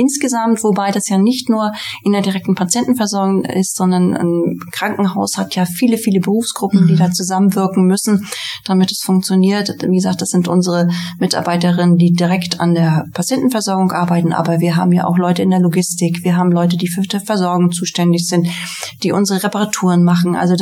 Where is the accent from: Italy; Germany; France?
Germany; Rostock, Mecklenburg-Vorpommern; also born or lived in Hamburg; Ja, ich bin hier 1962 geboren. Ich bin in Rostock aufgewachsen. Ich habe hier studiert und habe dann kurz nach der Wende, nach meinem Medizinstudium hier die Stadt verlassen